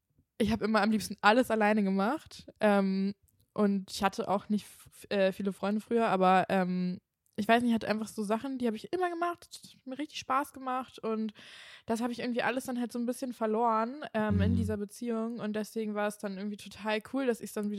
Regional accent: Kiel, Schleswig-Holstein, Germany; Also ich komme ja auch aus Kiel und also ich meine, Kiel ist kein Dorf, aber jetzt halt auch keine große Stadt.

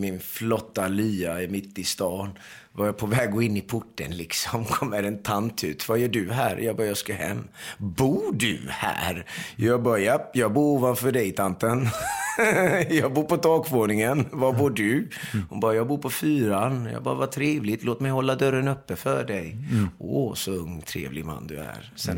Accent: Iran; jag är ju iranier. Jag är för fan inte turk. Varför kallar de mig för turk? Min morsa har lite turkisk blomma.

